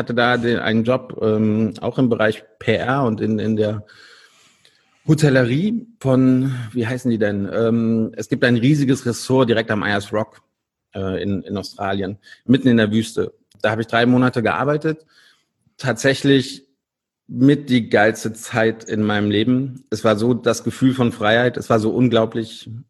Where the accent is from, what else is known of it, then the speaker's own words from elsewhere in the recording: Eitorf, North Rhine-Westphalia, Germany; also born or lived in Leverkusen; Also, es liegt halt Eitorf an der Sieg, ist zwischen Siegburg und Siegen, aber viel näher an Siegburg. Es gehört noch zur Köln-Bonner Bucht.